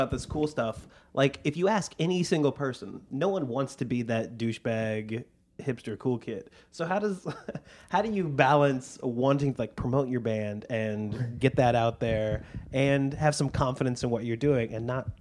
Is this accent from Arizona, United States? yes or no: no; Indianapolis, Indiana, United States; I'm from Indianapolis.